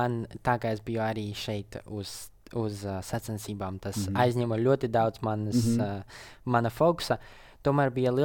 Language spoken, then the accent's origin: Latvian; Daugavpils, Latgale, Latvia; Es esmu kā no Daugavpils, esmu latvietis vispirms un tas vienmēr būs kā mana bāze.